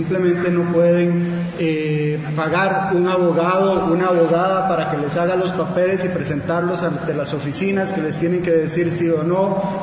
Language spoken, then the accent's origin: Spanish; Costa Rica; Y yo vengo de Costa Rica, que es un país que lo ha implementado ya desde hace más de 15 años.